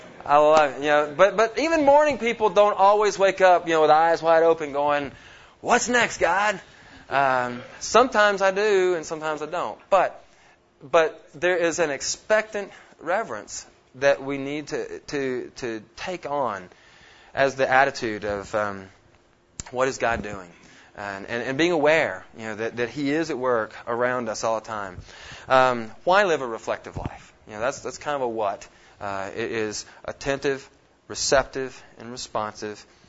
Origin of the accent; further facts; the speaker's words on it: Nashville, Tennessee, United States; now in Pennsylvania, United States; I grew up in Nashville, Tennessee.